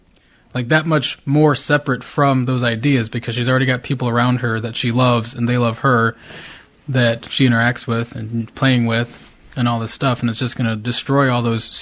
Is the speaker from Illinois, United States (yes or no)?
yes; Cahokia, Illinois, United States; I grew up in Cahokia, which was a pretty mixed town. In some of my classes, I was a minority in high school.